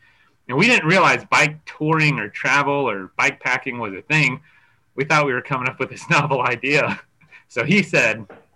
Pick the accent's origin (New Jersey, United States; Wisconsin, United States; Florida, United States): Florida, United States; born and raised in Central Florida, Adventure Central, venture capital of the world.